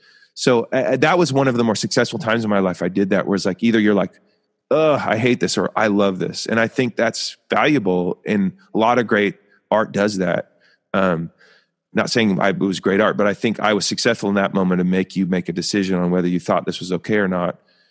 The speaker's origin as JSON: {"language": "English", "region": "Oregon", "country": "United States", "tie": "born or raised there", "said": "songwritery stuff growing up in Oregon."}